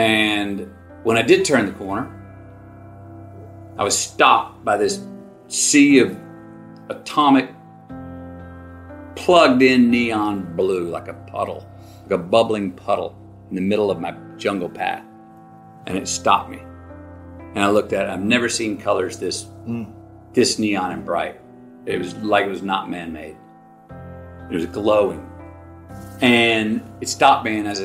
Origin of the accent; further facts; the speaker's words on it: United States; I have my American cap that I'd worn for 2 decades. I'm an American.